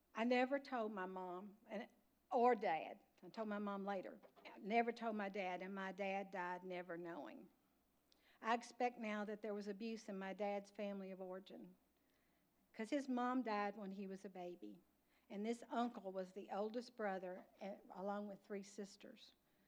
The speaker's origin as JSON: {"language": "English", "town": "Owensboro", "region": "Kentucky", "country": "United States", "tie": "born there", "said": "I was born in Owensboro, Kentucky, into a family that loved me very much. I was brought up a Southern Baptist"}